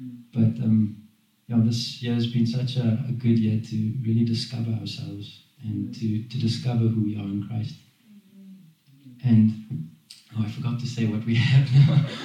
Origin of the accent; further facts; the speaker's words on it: South Africa; We come from South Africa, and we We were just settling into a really beautiful place in South Africa. It's called Stellenbosch.